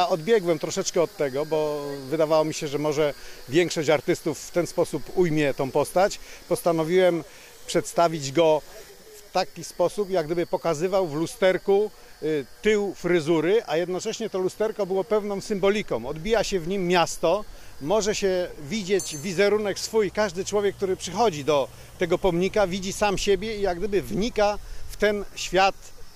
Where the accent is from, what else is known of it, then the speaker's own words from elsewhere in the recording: Kielce, Świętokrzyskie Voivodeship, Poland; Jestem rzeźbiarzem, pochodzę z Kielc.